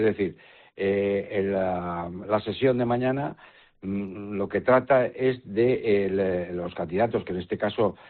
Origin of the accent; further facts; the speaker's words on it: Navarre, Spain; trabajo por Navarra y por mi tierra, que es lo que más puedo querer.